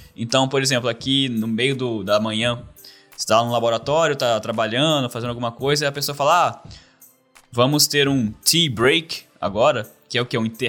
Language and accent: Portuguese; Brazil